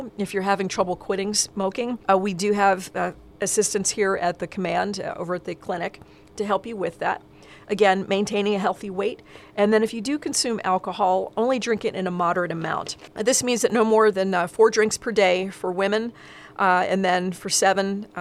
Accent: Philadelphia, Pennsylvania, United States; I have to say yo, yo, yo because I'm a Philadelphian. I'm … yo is part of our vocabulary.

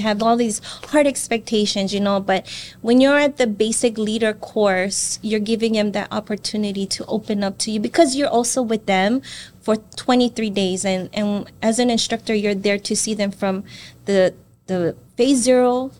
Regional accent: Waianae, Hawaii, United States; Me growing up on the West Side, you know, I graduated from Waianae, and I've always given that aloha spirit wherever I go, you know.

